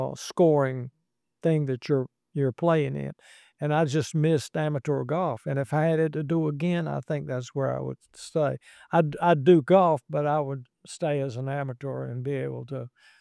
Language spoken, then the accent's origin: English; Washington, North Carolina, United States; We're both from Little Washington.